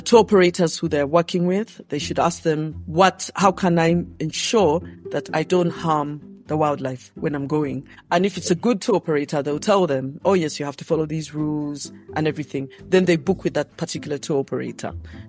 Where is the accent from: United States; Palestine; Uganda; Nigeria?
Uganda; Kampala, Central Region; I grew up in Kampala, the capital city of Uganda.